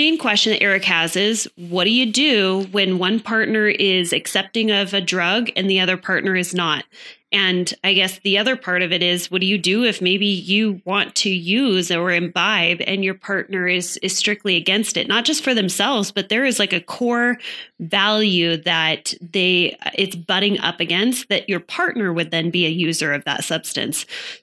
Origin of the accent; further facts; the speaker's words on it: Salt Lake City, Utah, United States; I mean, I came from Salt Lake.